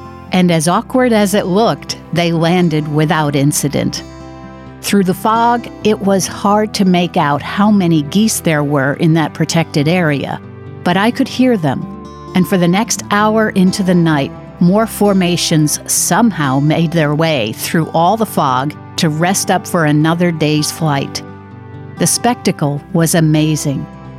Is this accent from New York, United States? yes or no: yes; Manhattan, New York, United States; I think growing up in Manhattan during a time of demonstrations and relative civility gave me enough experience about crowds.